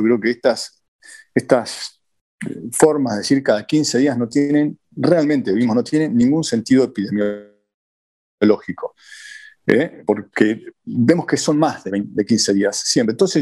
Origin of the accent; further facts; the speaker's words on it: Buenos Aires, Argentina; Pero soy porteño y viví el año pasado allá